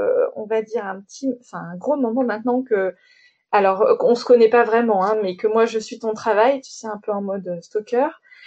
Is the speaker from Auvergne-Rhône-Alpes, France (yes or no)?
yes; Grenoble, Auvergne-Rhône-Alpes, France; moi, je suis grenobloise.